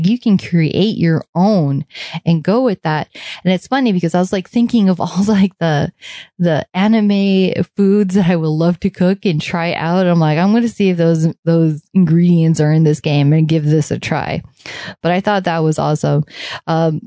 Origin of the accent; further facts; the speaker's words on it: Hawaii, United States; also born or lived in Los Angeles; one of the places that I lived growing up outside of Hawaii was actually LA.